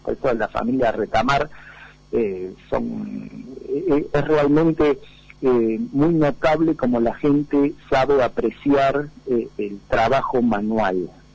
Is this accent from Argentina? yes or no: yes; Buenos Aires Province, Argentina; now in Villa Rumipal, Argentina; Exactamente, era oriundo, ahora soy oriundo de Villa Rumipal.